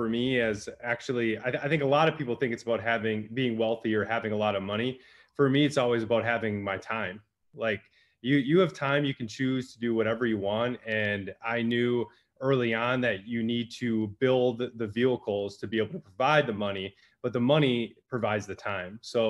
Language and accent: English; Wisconsin, United States; I grew up in Northeastern Wisconsin, a hardworking blue class, small town, same with my family